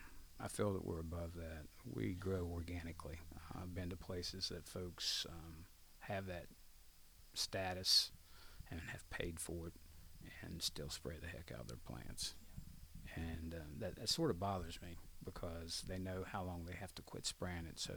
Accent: Mill Creek, United States; I grew up in Randolph County, the little town of Mill Creek. Really small area, probably less than 500 people. It's grown in the last 10 years, but small area, a lot of small families, but good people.

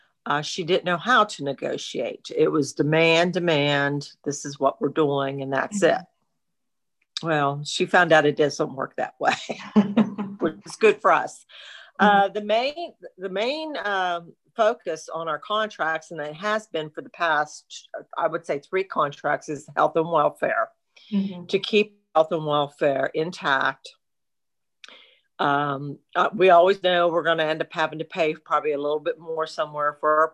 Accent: Point Marion, Pennsylvania, United States; I am from Point Marion, Pennsylvania, and I was born July 20th, 1960.

